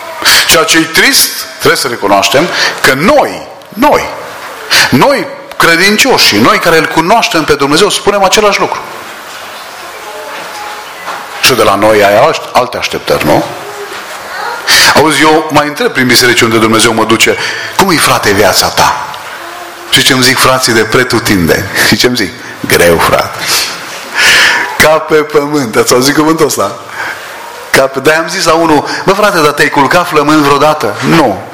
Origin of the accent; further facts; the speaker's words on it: Orșova, Mehedinți County, Romania; born there; m-am născut în Orșova, un oraș lângă Băile Herculane, pe malul Dunării, granițe cu Serbia.